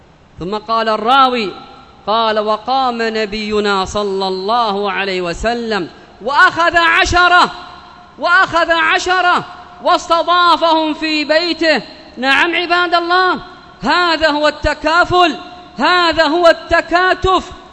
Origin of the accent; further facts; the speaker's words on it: Yemen; بلادنا اليمن